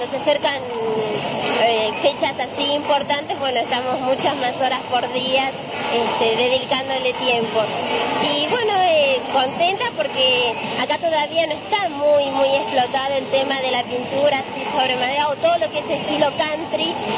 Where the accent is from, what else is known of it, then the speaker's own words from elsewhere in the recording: Mar del Plata, Buenos Aires Province, Argentina; now in Sierras Bayas, Argentina; Nosotras somos de Mar del Plata y hace aproximadamente 2 años que estamos viviendo, bueno, por razones de trabajo de nuestros esposos acá en Sierras Bayas.